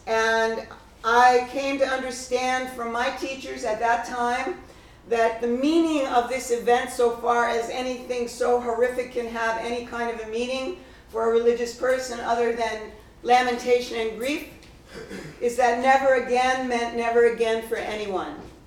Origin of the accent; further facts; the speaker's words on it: United States; from the early 1960s when I grew up in the United States, of this country